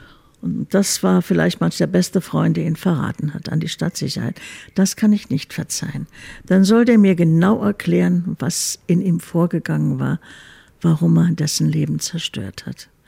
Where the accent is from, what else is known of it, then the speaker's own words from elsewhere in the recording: Berlin, Germany; Also Berlin ist schon meine Heimatstadt.